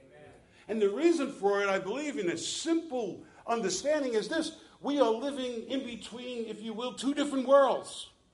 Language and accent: English; Bronx, New York, United States; believe me, I am no Hebrew scholar, nor am I a Greek scholar. I am Italian from the Bronx.